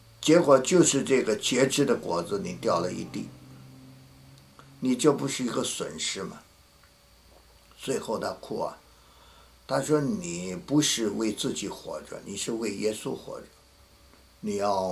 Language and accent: Chinese; North China, China; 那兄弟我就是北方人，所以吃饭喜欢吃面啊，我有许多喜欢吃的东西。